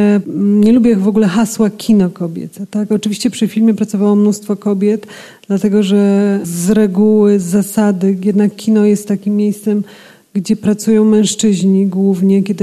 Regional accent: Lower Silesian Voivodeship, Poland; Wychowałam się na wsi pod Wrocławiem, gdzie była taka plantacja dzikich róż

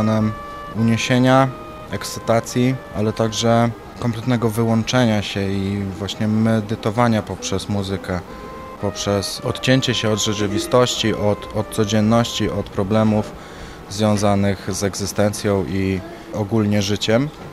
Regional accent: Janów Lubelski, Lublin Voivodeship, Poland; W Janowie Lubelskim, skąd pochodzę, istnieje orkiestra dęta

